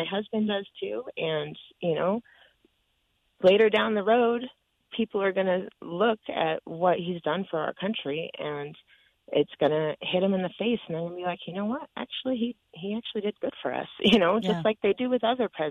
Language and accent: English; Fallon, Nevada, United States; About 10 years ago, I grew up in Fallon, and I was the only one in my government class.